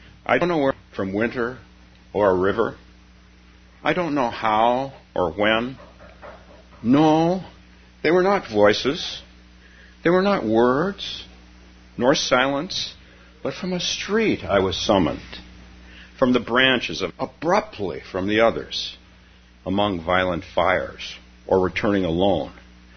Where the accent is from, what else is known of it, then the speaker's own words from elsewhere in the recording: California, United States; Well, I grew up in California, so we always went to Yosemite National Park.